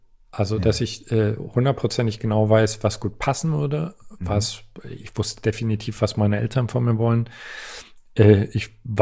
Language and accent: German; eastern Germany, Germany; Ich komme aus Ostdeutschland.